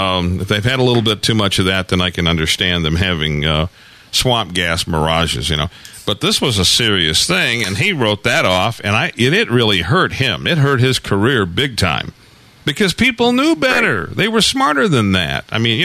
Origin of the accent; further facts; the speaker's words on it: Michigan, United States; being, you know, born and raised in Michigan